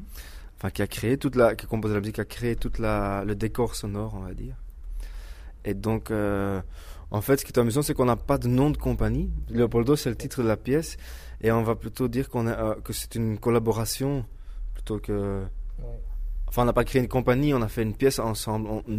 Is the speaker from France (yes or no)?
no; Belgium; Bon, moi je suis belge